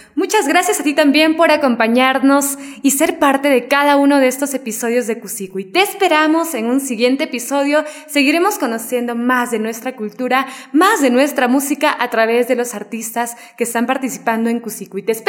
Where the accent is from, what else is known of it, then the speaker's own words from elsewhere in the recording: Ollantaytambo, Cusco, Peru; además que somos paisanos, usted de Maras, yo de Ollantaytambo